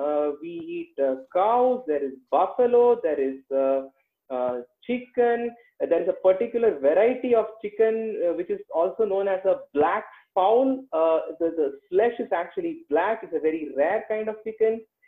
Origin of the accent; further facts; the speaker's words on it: India; anytime you say, I'm from India, the first question is